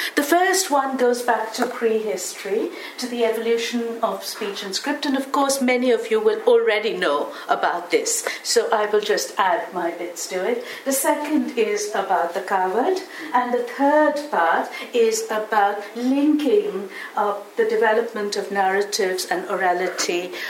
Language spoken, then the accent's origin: English; India; So I'll try to do my best to begin, because I've lots, you know, I'm Indian, and thousands of things crowd into my mind every time I want to speak.